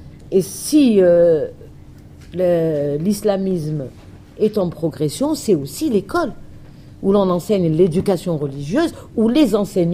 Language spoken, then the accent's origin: French; Kabylie, Algeria; moi je suis de Kabylie, donc je sais ce que je dis.